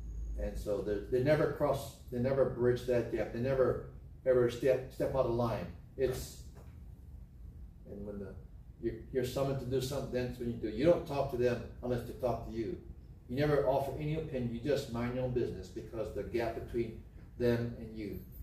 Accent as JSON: {"language": "English", "country": "Philippines", "said": "I didn't vote for Cayetano because I'm Filipino."}